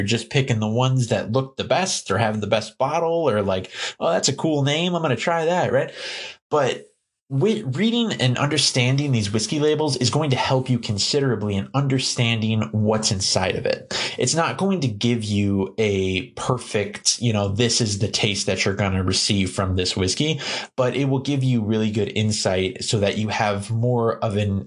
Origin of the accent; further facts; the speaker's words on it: United States; because we are, well, I am an American, right?